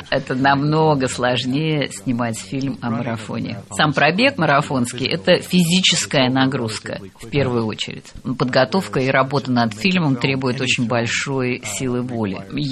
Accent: Los Angeles, California, United States; Я сам родом из Лос-Анджелеса

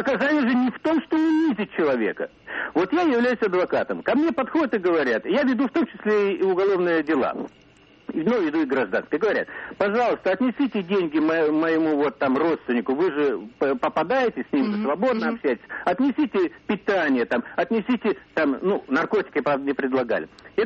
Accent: Moscow, Russia; я из Москвы.

